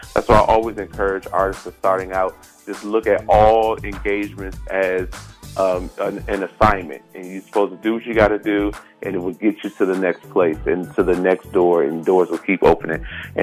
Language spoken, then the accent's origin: English; Washington, District of Columbia, United States; I'm from Washington, D.C.